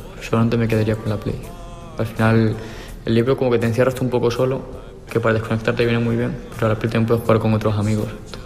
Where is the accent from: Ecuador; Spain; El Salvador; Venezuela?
Spain; Cáceres, Extremadura; soy de Cáceres, pero de un barrio que se llama La Mejostilla.